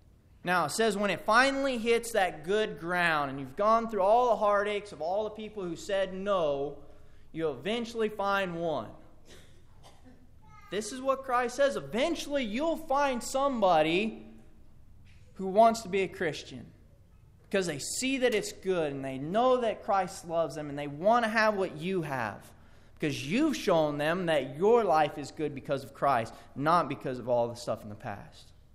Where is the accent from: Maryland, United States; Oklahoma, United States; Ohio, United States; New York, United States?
Oklahoma, United States; I'm also from Oklahoma. I know a little something about thorns.